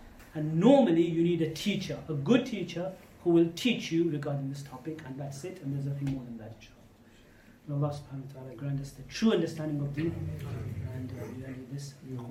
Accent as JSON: {"language": "English", "region": "England", "country": "United Kingdom", "said": "I said, I'm not Syrian. I'm actually from England."}